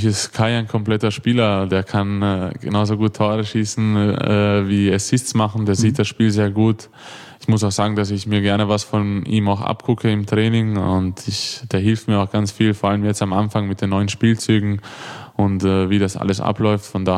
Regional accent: Vienna, Austria; born there; Ich bin ja eigentlich in Wien geboren

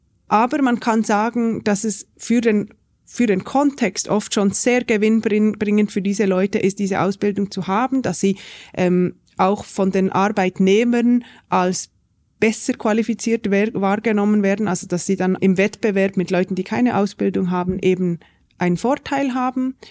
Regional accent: Switzerland; bei uns in der Schweiz ist es ja genau umgekehrt.

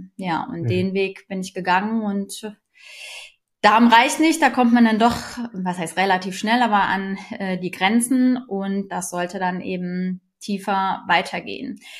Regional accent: Cologne, North Rhine-Westphalia, Germany; Ich komme aus Köln. Ich bin Mutter von zwei Jungs und Apothekerin, selbstständige Apothekerin aus Köln mit zwei Apotheken.

